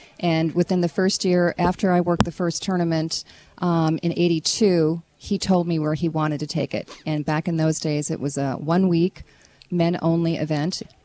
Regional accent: East Coast, United States; I'm from the East Coast. I grew up on the ocean and sailing, and there's not much of that around here

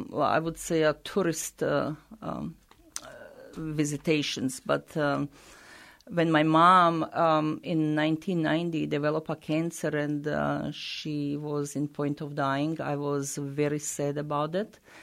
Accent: Croatia; the way I started, I'm from Croatia originally, and we do have a very big shrine in near Croatia in Herzegovina

